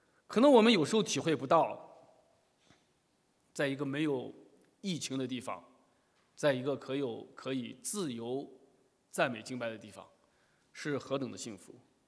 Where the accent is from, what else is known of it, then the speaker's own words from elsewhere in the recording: Xi'an, Shaanxi, China; 青岛，我的家乡西安，我看他们送来照片都一样